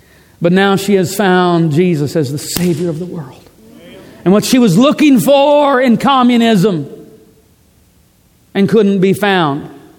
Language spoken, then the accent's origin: English; United States; as an American growing up in the 70s, 60s and 70s in the Cold War